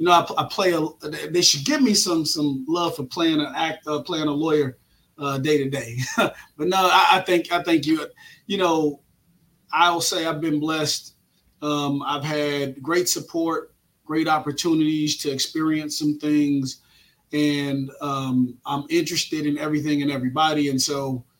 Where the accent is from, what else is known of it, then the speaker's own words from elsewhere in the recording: Muskegon Heights, Michigan, United States; also born or lived in Mississippi; I'm a Muskegon Heights native graduate, raised, almost virtually born. I was born in Mississippi, but I grew up K through 12 in Muskegon Heights, and a proud Tiger.